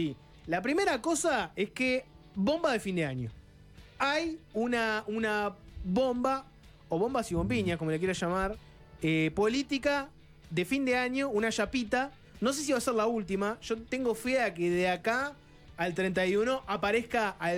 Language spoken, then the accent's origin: Spanish; Spain; No, yo justo soy de España.